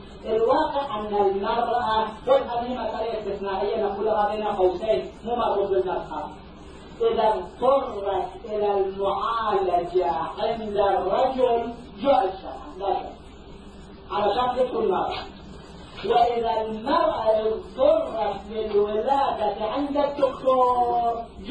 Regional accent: Iraq; وما أدري لماذا عندنا في العراق مو موجود في الخارج

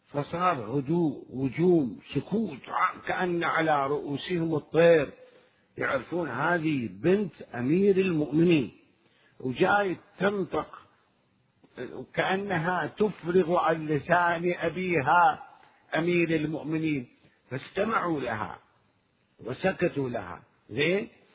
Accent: Iraq; احنا عندنا من كربلاء إلى النجف اليوم طريقين

